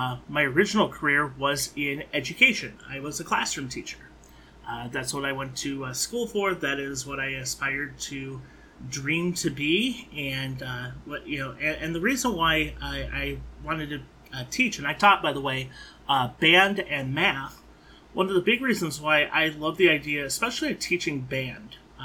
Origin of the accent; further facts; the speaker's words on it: Grand Ledge, Michigan, United States; a top program in a rural community where I grew up in Grand Ledge, Michigan, that is not what most people would consider to be a very wealthy part of the state